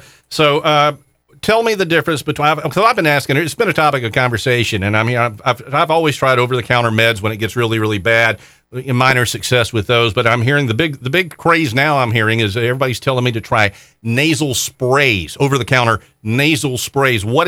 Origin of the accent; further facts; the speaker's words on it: the Carolinas, United States; I've been living here for 30 years. Born and raised in the Carolinas